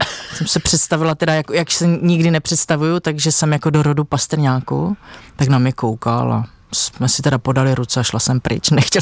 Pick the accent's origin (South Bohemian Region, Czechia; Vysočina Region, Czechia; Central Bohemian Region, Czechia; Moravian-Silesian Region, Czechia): Moravian-Silesian Region, Czechia; Havířov; Ano, já jsem přímo z Havířova.